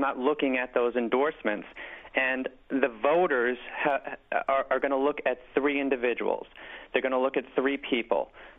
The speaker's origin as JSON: {"language": "English", "town": "Bronx", "region": "New York", "country": "United States", "tie": "born or raised there", "said": "I'm a candidate with roots in the community. Born and raised in the Bronx, I went to PS95, JHS 143, and Fordham Prep."}